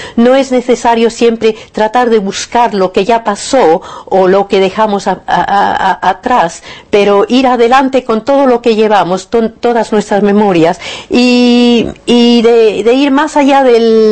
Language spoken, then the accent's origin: Spanish; Barcelona, Catalonia, Spain; born there; also born or lived in New Zealand / Italy / Argentina; Yo misma no había, nací en Barcelona, así que Alemania no fuimos.